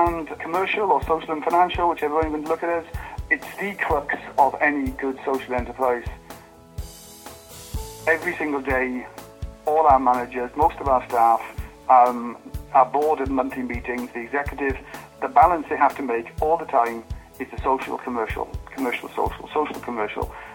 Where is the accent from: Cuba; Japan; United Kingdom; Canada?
United Kingdom; Wales; I was born and brought up in South Wales. Left school at 15.